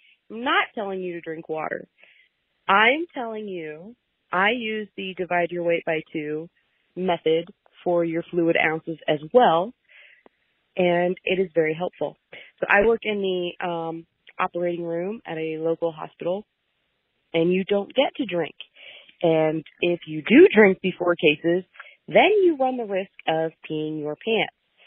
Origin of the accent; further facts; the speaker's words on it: Mooresville, Indiana, United States; I am from Mooresville, Indiana.